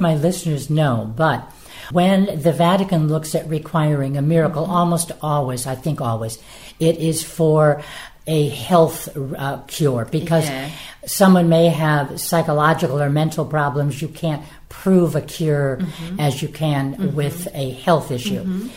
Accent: Chicago, Illinois, United States; I'm from Chicago.

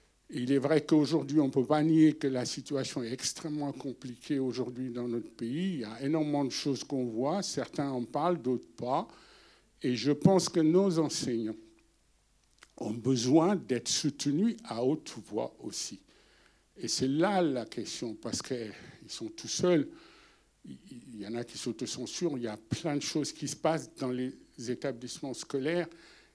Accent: Nantes, Pays de la Loire, France; je suis nantais, hein, donc je ne suis pas angevin. Je suis nantais, je suis d'origine sénégalaise aussi. Je viens d'Afrique

